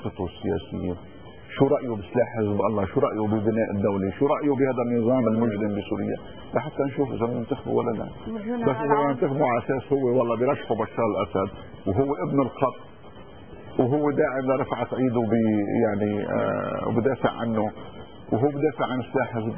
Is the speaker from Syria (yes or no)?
no; Lebanon; نحن لبنانيين بنعيش نحن وياك بشراكة بوطن مستقر بوطن آمن بوطن مزدهر